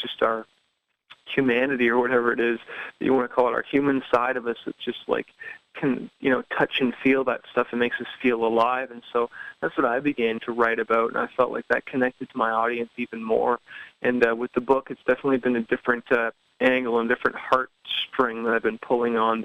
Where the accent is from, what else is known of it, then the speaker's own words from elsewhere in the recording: Pickering, Ontario, Canada; I grew up in Pickering, Ontario, which is just outside of Toronto.